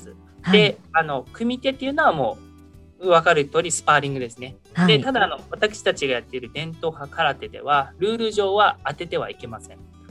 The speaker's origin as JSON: {"language": "Japanese", "town": "Kanoya", "region": "Kagoshima", "country": "Japan", "said": "私は鹿児島県鹿屋市という小さくはないと思うんですけど、結構田舎の方から来てます。"}